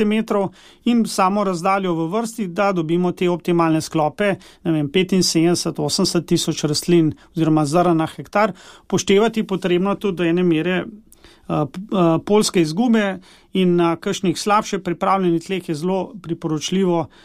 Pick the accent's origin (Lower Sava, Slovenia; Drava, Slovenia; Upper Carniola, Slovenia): Upper Carniola, Slovenia; sam prihajam iz Gorenjske, kjer imamo preveč padavin